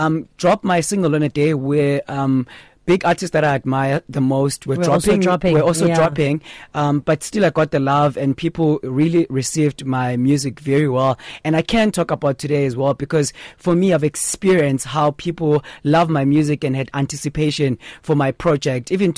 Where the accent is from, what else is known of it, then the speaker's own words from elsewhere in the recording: Katlehong, Gauteng, South Africa; I am from Katlehong in the East Rand. That's where I was born and raised.